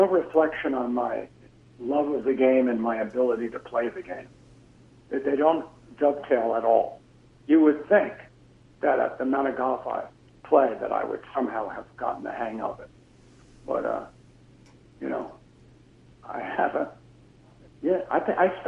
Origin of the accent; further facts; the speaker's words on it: New York, United States; Well, when I was coming up, I grew up in New York, and, you know, there were a lot of New York guys and the rock stations that I liked.